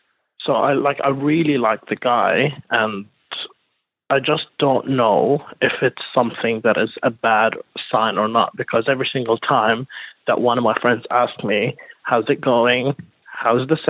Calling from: Sydney, New South Wales, Australia; I'm calling you from Sydney.

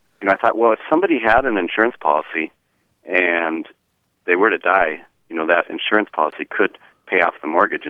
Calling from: North Branch, Minnesota, United States; I'm calling from North Branch, Minnesota.

